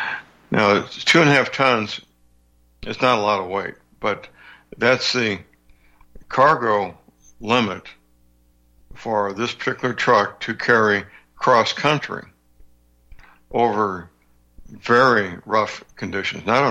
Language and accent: English; Missouri, United States; I only know about Missouri's because that's my home state.